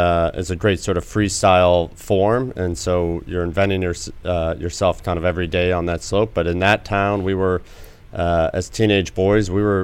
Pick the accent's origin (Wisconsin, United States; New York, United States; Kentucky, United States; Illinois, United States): New York, United States; Ilion; Small town, mill town in upstate New York called Ilion.